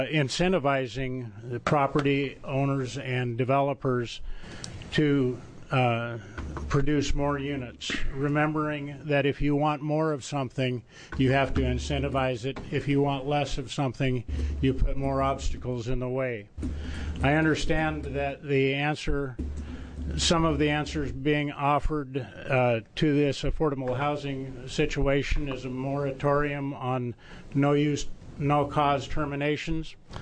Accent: Portland, Oregon, United States; I'm a landlord from Portland.

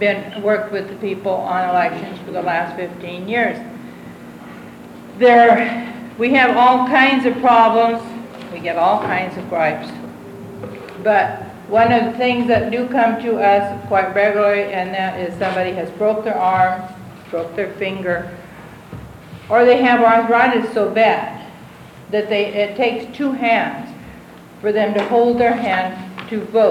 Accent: Albany, United States; I am from Albany.

